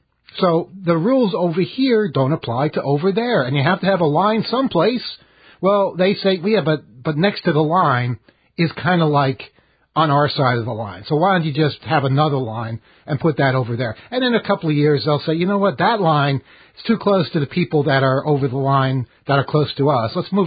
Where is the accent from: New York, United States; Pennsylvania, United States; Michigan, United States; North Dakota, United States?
New York, United States; Queens; Look, I grew up in Queens. I know a lot of people from Queens.